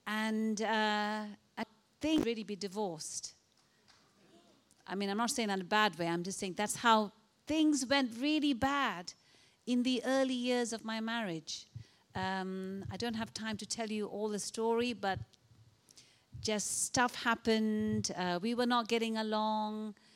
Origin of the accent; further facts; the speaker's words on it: Malaysia; also born or lived in India; I was born in Malaysia. I grew up in Malaysia and India. So I'm South Indian.